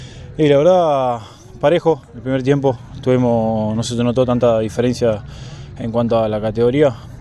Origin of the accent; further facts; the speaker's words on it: Jujuy, Argentina; moved away as an adult; also born or lived in Santa Fe; now in Córdoba, Argentina; Bueno, soy de Santa Fe y me fui a vivir de chico a Jujuy. Debido al fútbol estuve por varios lugares y hace un par de años me vine a estudiar a Córdoba